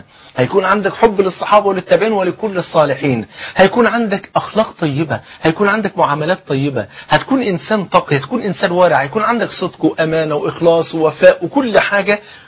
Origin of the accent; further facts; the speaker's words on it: Egypt; عارفين الفول عندنا في مصر هنا فرد عين،